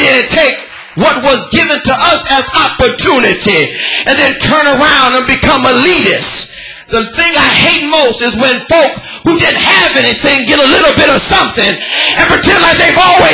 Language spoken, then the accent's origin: English; Los Angeles, California, United States; And I'm from South Central LA, and I'm not ashamed to say it. And I remember when I was a kid, my mama was so poor that we had to stand in line to get government cheese